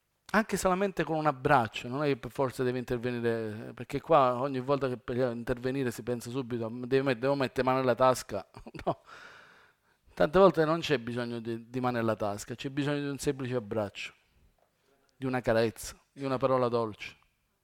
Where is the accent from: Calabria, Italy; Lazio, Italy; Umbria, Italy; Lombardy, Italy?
Calabria, Italy; Cosenza; Sono di Cosenza, capiscono quello che dico.